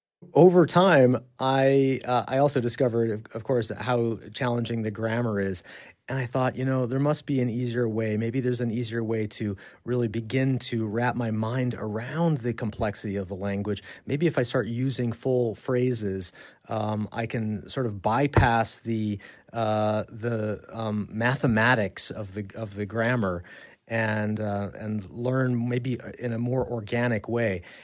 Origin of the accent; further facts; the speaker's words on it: New Mexico, United States; I'm from the United States, from the state of New Mexico, and my colleague is from Prague.